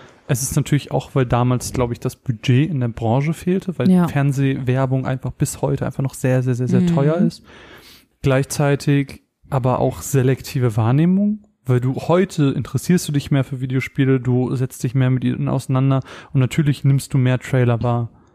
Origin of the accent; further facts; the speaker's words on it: Germany; Für uns als Deutsche wäre das natürlich perfekt.